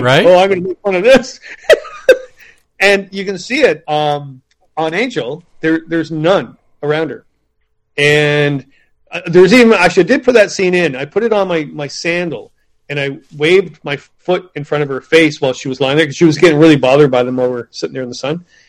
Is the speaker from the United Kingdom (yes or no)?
no; Ontario, Canada; I'm from Ontario.